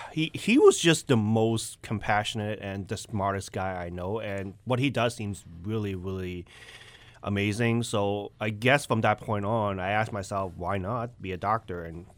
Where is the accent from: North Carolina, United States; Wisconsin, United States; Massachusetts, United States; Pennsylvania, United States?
Massachusetts, United States; Boston; I grew up in Boston, and I did a little bit of EMT.